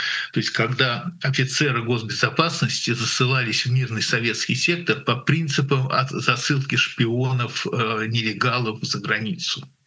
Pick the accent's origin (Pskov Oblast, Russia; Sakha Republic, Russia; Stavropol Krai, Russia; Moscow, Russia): Moscow, Russia; Я сам из Москвы, поэтому я Ленинград плохо знаю.